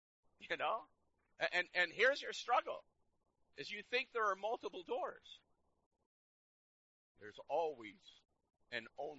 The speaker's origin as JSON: {"language": "English", "town": "Chicago", "region": "Illinois", "country": "United States", "said": "You know, I come from Chicago."}